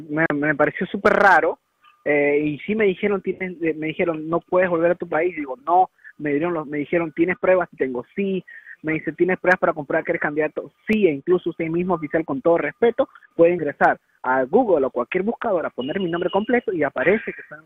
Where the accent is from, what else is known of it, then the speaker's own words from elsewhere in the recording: Peru; now in United States; actualmente yo soy candidato político en mi país. Estamos hablando de Perú.